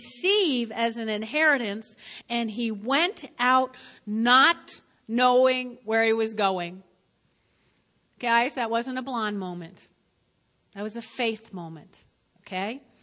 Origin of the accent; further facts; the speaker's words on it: New Jersey, United States; I'm from North Jersey.